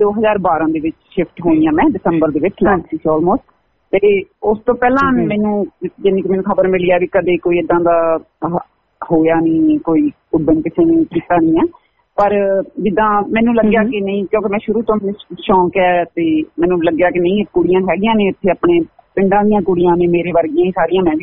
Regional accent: Bathinda, Punjab, India; ਮੈਂ ਬਠਿੰਡੇ, ਮੇਰੇ ਪੇਕੇ ਨੇ, ਤੇ ਮਤਲਬ ਮੈਂ ਪਿੰਡ ਵਿੱਚ ਵੱਡੀ ਪਲੀ ਹਾਂ, ਮੈਂ ਪਲੱਸ ਟੂ ਤੱਕ ਪਿੰਡ ਦੇ ਸਕੂਲ ਚ ਪੜ੍ਹੀ ਹੋਈ ਹਾਂ

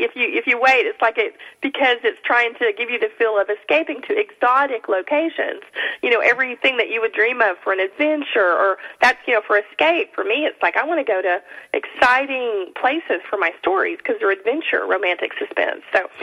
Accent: Texas, United States; also born or lived in Oregon / Louisiana; now in Minneapolis, United States; I am from Texas, but I've lived in Oregon and I said a lot of my stories there in the Pacific Northwest and in Louisiana, and right now I'm in Minnesota.

